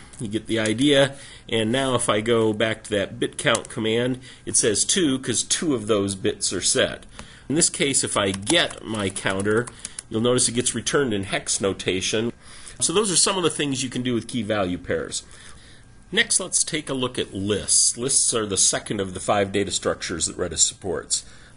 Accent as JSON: {"language": "English", "town": "Bozeman", "region": "Montana", "country": "United States", "tie": "born or raised there", "said": "That's my hometown, Bozeman."}